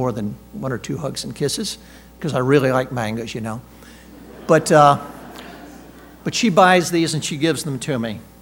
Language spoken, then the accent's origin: English; Paraguay; moved away as an adult; I grew up down in Paraguay, South America. At the time I was 11 to 21, my mom and dad were missionaries down there